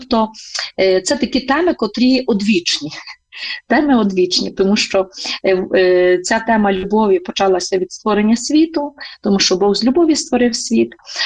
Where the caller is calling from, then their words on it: Berdychiv, Zhytomyr Oblast, Ukraine; і з вами я з Бердичева, від Матері Божої Бердичівської, передаю вітання.